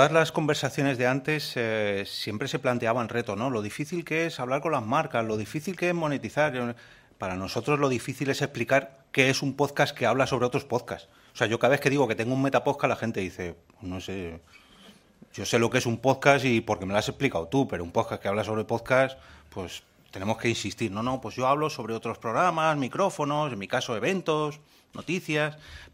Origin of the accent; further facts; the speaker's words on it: Community of Madrid, Spain; Perdón por mi catalán, que está un poco oxidado como madrileño